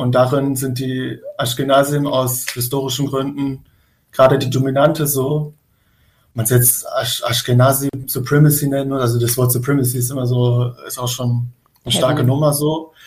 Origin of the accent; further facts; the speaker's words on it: Tajikistan; Und ich meinte dann so, nur ich komme halt aus Tadschikistan so.